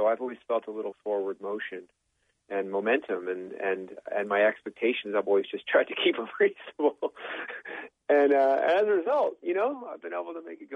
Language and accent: English; East Coast, Canada; I am all Canadian. Yes. Well, my dad, you know, he immigrated from England.